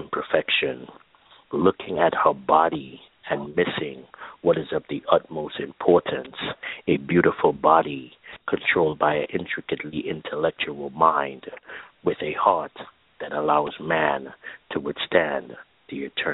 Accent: Brooklyn, New York, United States; I grew up in the Caribbean here in New York, Brooklyn kid, I should say

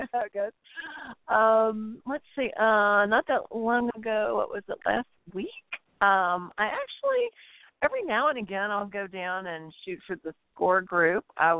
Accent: New Orleans, Louisiana, United States; accent: Southern; moved away; So every now and again, my accent still pops out, but I grew up in New Orleans, actually. But I've been out here for like 20 years

